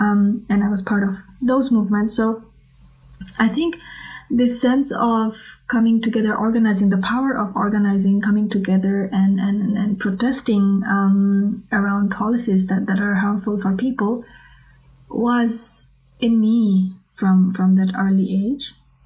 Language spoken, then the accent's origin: English; Bangladesh; I grew up in Bangladesh and I was involved with politics from a very early age. My whole family was a very political family. I often joke that we are third generation leftists.